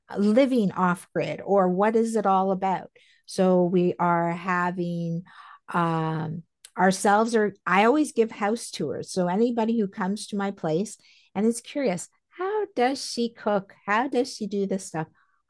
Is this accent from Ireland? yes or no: no; Canada; We're Canadian.